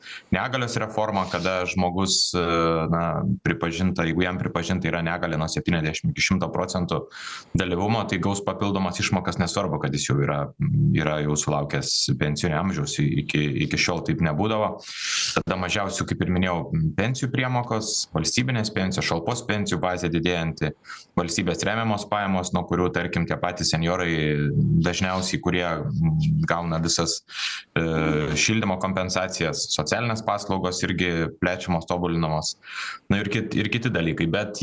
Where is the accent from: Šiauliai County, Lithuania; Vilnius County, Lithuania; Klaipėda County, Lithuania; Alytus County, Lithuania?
Šiauliai County, Lithuania; Šiauliai; pats esu šiaulietis